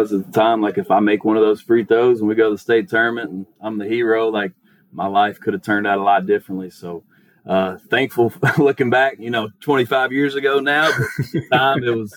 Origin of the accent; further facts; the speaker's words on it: Campbellsville, Kentucky, United States; He was coaching there at a local college, Campbellsville University, there in my hometown.